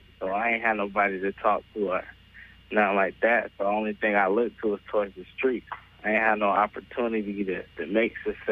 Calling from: North Carolina, United States; North Carolina.

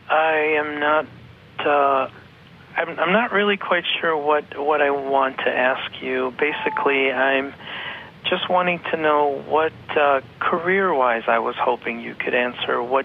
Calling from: Chicago, Illinois, United States; I'm calling from Chicago.

